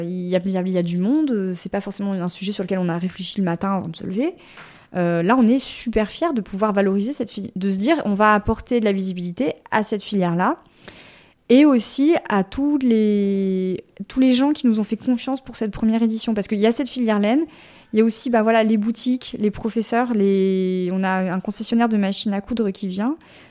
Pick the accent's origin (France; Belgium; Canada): France; Auvergne-Rhône-Alpes; je viens de la vallée du Grésivaudan, de la Chartreuse en général.